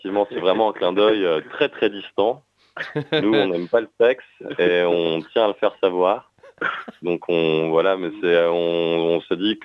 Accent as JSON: {"language": "French", "town": "Paris", "region": "Île-de-France", "country": "France", "said": "parce que nous on vient des quartiers périphériques de Babylone, de Paris."}